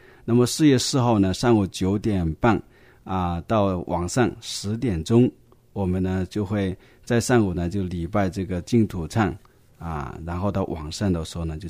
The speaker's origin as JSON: {"language": "Chinese", "country": "China", "said": "因为清明节呢是我们中国人怀念过去亲友的这个传统节日啊"}